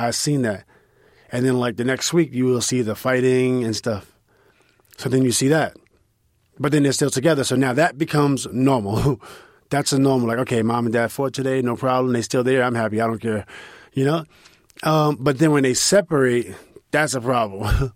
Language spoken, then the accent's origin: English; Queensbridge, New York, United States; born or raised there